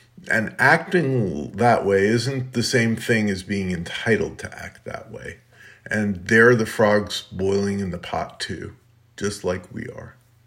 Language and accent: English; United States; Basically, I'm an American and you have more of a right to have a gun than you do to have a body